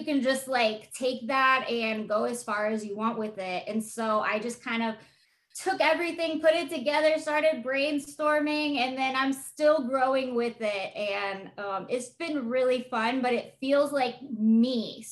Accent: San Antonio, Texas, United States; born there; now in California, United States; San Antonio.

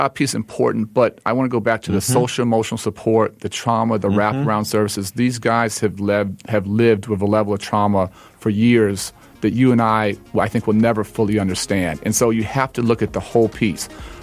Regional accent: Chicago, Illinois, United States; so many people helped me growing up in Chicago

